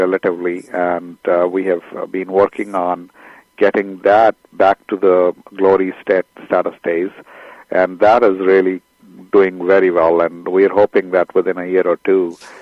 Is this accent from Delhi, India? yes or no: yes; New Delhi, Delhi, India; I am originally from New Delhi, India.